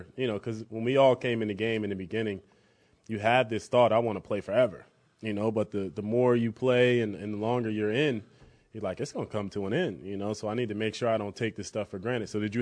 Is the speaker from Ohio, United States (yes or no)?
no; New Jersey, United States; And I'm from New Jersey, right? Yeah. So I came here. I'm like, man, it's cold in Buffalo.